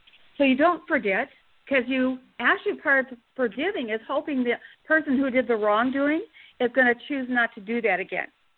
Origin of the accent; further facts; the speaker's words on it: Madison, Wisconsin, United States; Kelly, I'm from Madison too, so welcome.